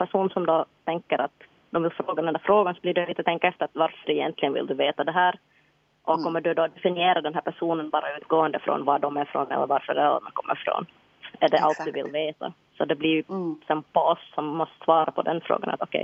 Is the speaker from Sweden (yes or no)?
no; Jakobstad, Ostrobothnia, Finland; born there; Men så brukar jag säga att jag föddes i Jakobstad.